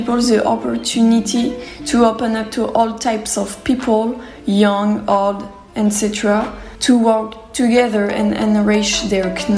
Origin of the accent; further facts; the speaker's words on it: Bayonne, Nouvelle-Aquitaine, France; I'm 23 years old and I'm from Bayonne in the southwest of France.